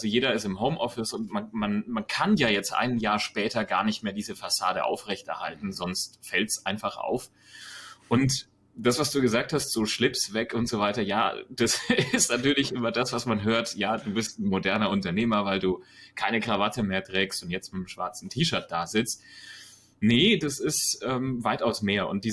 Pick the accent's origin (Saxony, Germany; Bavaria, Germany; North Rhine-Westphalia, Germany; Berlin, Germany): Bavaria, Germany; Ich komme aus der Nähe von Nürnberg, also im Herzen Bayerns, wenn man so will.